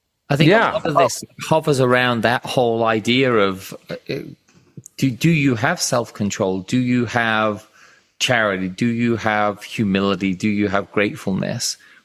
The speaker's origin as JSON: {"language": "English", "region": "England", "country": "United Kingdom", "tie": "born or raised there", "said": "So being English and knowing the Downton Abbey series, not that I was a big fan, but growing up in a culture where for a lot of time there was a very large amount of poor people in England"}